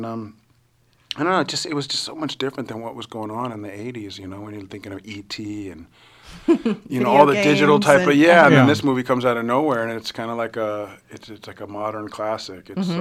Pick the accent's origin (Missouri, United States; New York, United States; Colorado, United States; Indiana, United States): New York, United States; now in Woodland Hills, United States; And so I'm a transplant from New York to Woodland Hills, California in the San Fernando Valley